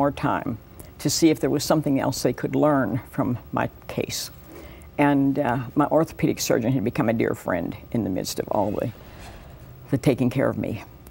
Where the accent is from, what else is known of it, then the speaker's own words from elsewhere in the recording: Pennsylvania, United States; See, I came from Pennsylvania originally.